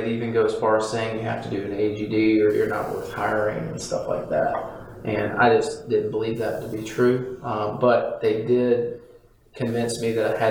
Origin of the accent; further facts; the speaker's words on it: Wendell, North Carolina, United States; So I grew up in Wendell, went to school with NC State, Carolina, graduated 2013, moved back home to Wendell, Zebulon area